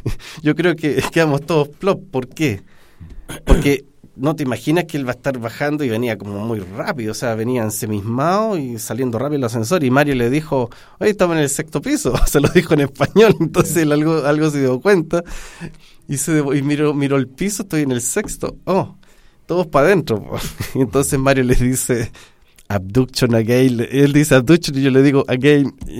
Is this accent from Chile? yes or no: yes; Chile; oye, esto es de mi patria, de mi pueblo, de Chile